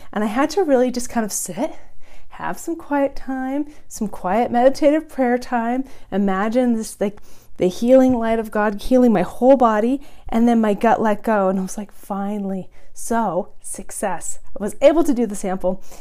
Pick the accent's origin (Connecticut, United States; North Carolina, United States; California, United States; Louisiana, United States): California, United States; I was from California. We do fine with salads and produce and this kind of thing.